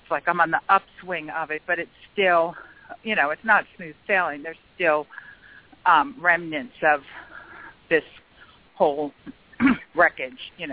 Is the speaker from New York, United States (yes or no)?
yes; Yonkers, New York, United States; born there; And I was born in Yonkers. Everybody was talking about the Bronx, so I feel right at home today on the show.